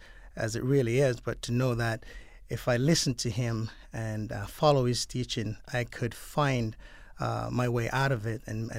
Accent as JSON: {"language": "English", "country": "Jamaica", "tie": "born or raised there", "said": "growing up in Jamaica was not always difficult, but for the most part, I was raised by my grandparents, and we weren't wealthy."}